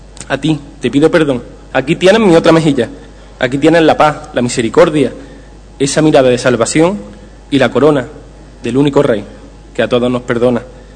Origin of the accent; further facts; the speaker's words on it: Priego de Córdoba, Andalusia, Spain; Soy de Priego, y mucho que voy a contar que no sepáis ya